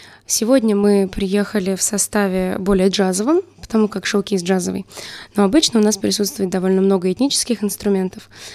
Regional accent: Moscow, Russia; помимо Москвы, мы из Москвы

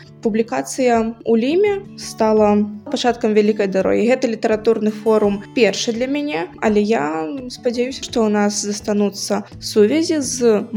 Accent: Brest Region, Belarus; born there; now in Brest, Belarus; Я нарадзілася ў Столінскім раёне, але зараз жыву ў Брэсце. Я пішу на трох мовах: на беларускай, рускай і украінскай.

